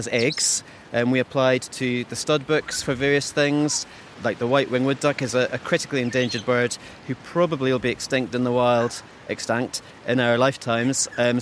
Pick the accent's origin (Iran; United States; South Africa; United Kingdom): United Kingdom; Scotland; I grew up in Caithness, and for my 6th birthday, I got 6 chickens.